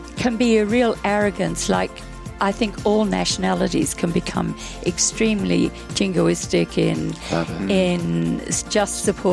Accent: Australia; And I love the fact that I'm Australian.

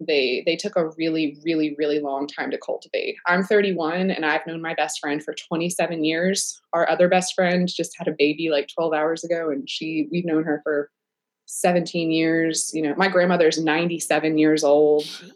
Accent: Buffalo Junction, Virginia, United States; now in Columbia, United States; I am also a visual artist. I'm currently living in Columbia, South Carolina, but I am from Buffalo Junction, Virginia.

